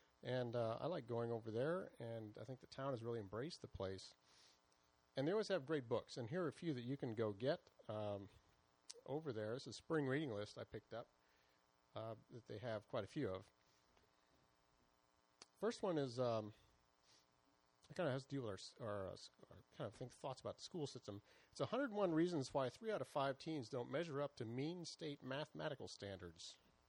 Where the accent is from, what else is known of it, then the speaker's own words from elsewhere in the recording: Carnation, Washington, United States; hey, I'm from Carnation. You know, that's where the milk comes from.